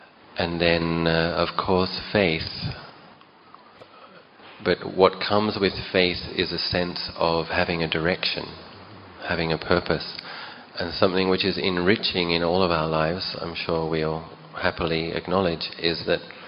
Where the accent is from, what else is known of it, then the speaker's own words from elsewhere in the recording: Australia; So I grew up in Australia, of course, and so in my childhood, I didn't have that.